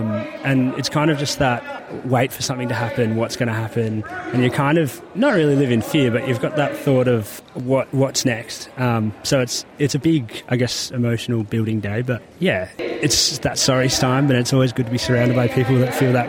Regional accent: Western Australia, Australia; now in Geelong, Australia; I live in Geelong, but I'm from Western Australia.

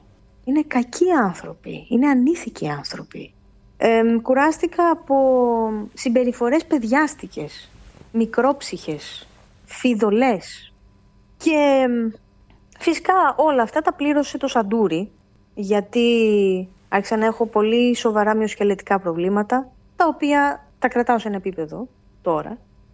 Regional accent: Western Greece, Greece; από τα μέρη μου, από το Αγγελόκαστρο Μεσολογγίου, έτωλα Καρνανίας

